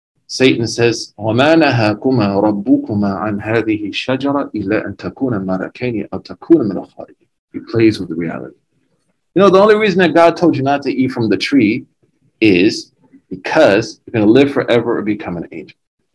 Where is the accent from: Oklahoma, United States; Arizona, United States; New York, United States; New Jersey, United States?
Oklahoma, United States; I'm just from Oklahoma. Simple grandson of farmers.